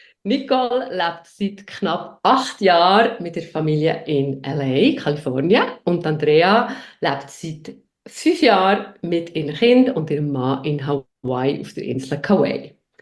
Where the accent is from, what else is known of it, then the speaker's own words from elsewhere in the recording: Bern, Switzerland; Bis vor 10 Jahren, also bis ich Mutter geworden, habe ich eigentlich immer mal wieder ein bisschen im Ausland gelebt. Und jetzt bin ich mit den Kindern sesshaft geworden in meiner Heimatstadt Bern.